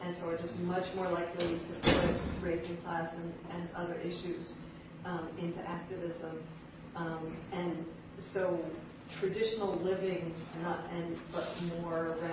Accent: Massachusetts, United States; So I'm from Massachusetts.

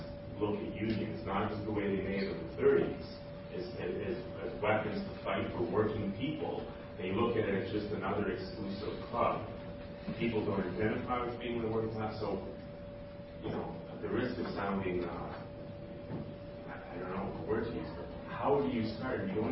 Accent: Canada; now in United States; I should start by saying I'm new to the U.S. I came from Canada, so I'm still trying to feel my way around.

